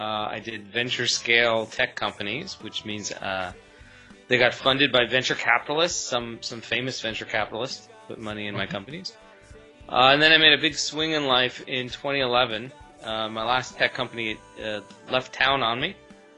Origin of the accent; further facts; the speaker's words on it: Seattle, Washington, United States; I'm from Seattle, Washington, and my job is to help entrepreneurs.